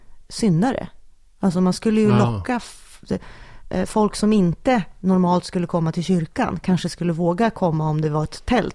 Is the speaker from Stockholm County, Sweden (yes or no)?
no; Sundsvall, Västernorrland County, Sweden; born there; vi är födda i Sundsvall båda två. Men ja. Hur som helst så var vi ju mycket också i Junsele.